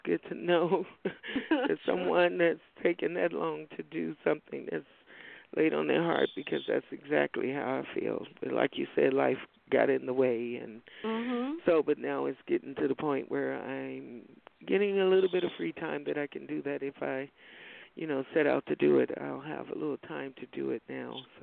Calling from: Reno, Nevada, United States; I'm calling from Reno, Nevada, and I am a friend of Sandra's.

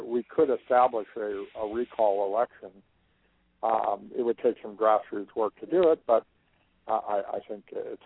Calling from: Marshfield, Missouri, United States; just south of Marshfield, Missouri.

